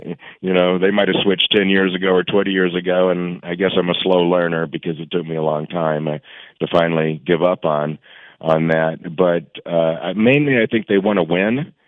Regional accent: Arizona, United States; I grew up here in Arizona. I lived my whole life here

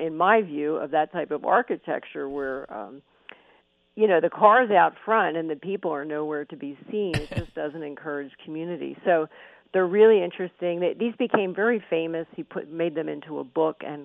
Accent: Philadelphia, Pennsylvania, United States; you know, my hometown is Philadelphia, Bill.

